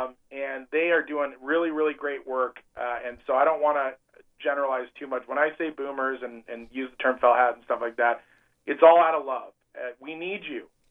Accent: Montana, United States; including Idaho and Montana, my home state, have acted on this issue

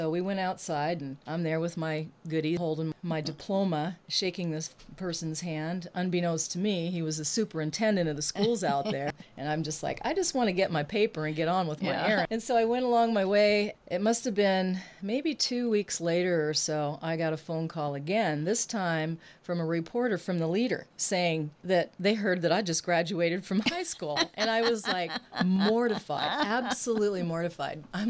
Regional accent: Montana, United States; also born or lived in Hawaii; with my growing up in Montana and Hawaii, I was always a minority where I went to school, being on the Indian reservation, and then with that whole melting pot on the islands of Hawaiian and Japanese and Filipino and Portuguese.

